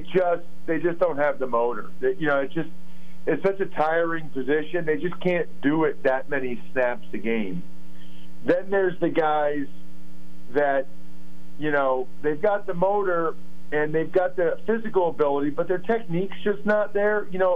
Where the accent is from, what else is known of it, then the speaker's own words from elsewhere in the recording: Reading, Pennsylvania, United States; You know, I'm from the Reading area, so